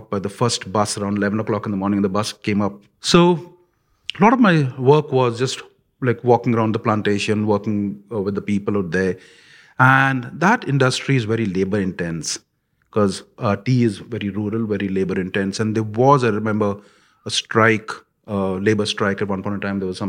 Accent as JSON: {"language": "English", "country": "India", "tie": "born or raised there", "said": "when I grew up in India, labor was cheap."}